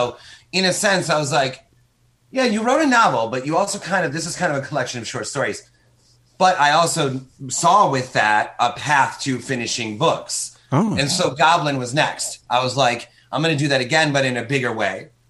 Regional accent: Michigan, United States; So I live in Michigan. I grew up in Michigan.

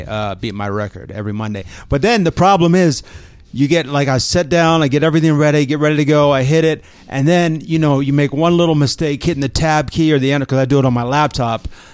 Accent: Maryland, United States; what I admired about that and growing up in Maryland is she nailed that Philly accent so well.

